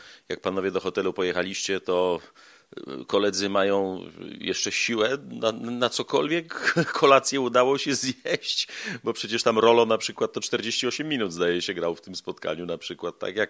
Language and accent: Polish; Zielona Góra, Lubusz Voivodeship, Poland; ja z Zielonej Góry